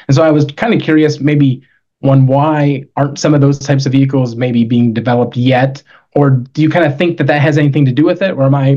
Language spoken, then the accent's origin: English; Saginaw, Michigan, United States; Yeah, I'm from Saginaw, Michigan.